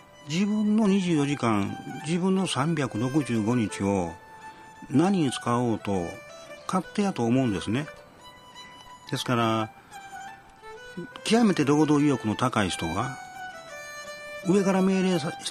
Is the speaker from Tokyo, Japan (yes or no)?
no; Shiga, Japan; 滋賀で生まれて、まあ、京都でずっとやってて、まあ、もちろん今も商売京都でやってるわけですけど